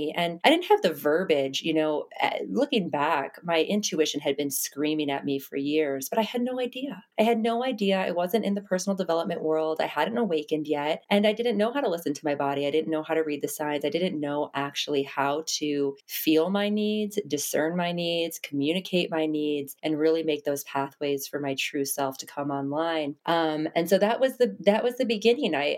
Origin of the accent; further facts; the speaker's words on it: Wisconsin, United States; moved away as an adult; now in New York City, United States; Yeah, girl, born and raised. And then I left when I was 26. I had like this huge dark night of the soul, picked up and left, moved to New York City.